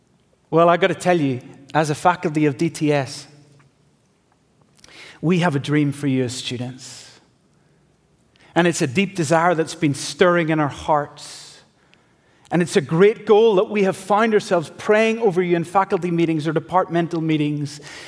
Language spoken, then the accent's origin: English; Northern Ireland, United Kingdom; moved away as an adult; now in United States; I'm not from West Texas. I've been practicing my y'all, but it just doesn't sound right. I'm from a wee country called Northern Ireland